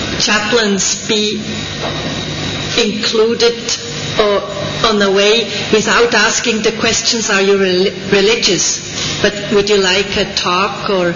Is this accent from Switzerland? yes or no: yes; Switzerland; English is a second language; I'm a chaplain. I'm from Switzerland, which has a bit of similar society like Germany.